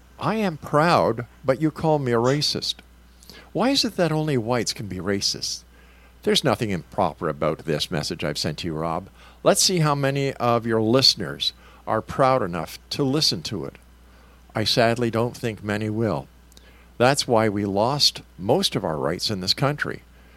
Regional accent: Canada; I am proudly Canadian. I believe in the Canadian flag.

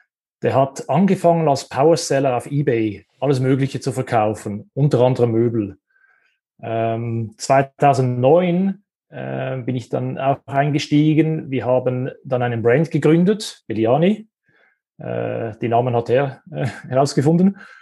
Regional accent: Switzerland; Wir kommen ja aus der Schweiz

